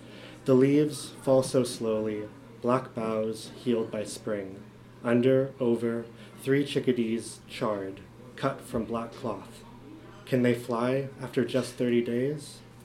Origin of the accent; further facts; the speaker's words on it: Vancouver, British Columbia, Canada; I visited my hometown in Vancouver and felt very drawn to the ocean there